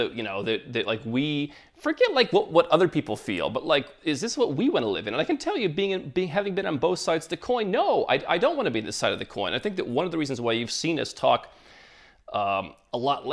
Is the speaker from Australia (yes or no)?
no; United States; When I was frustrated with being an American, I didn't want to be an American, didn't want that label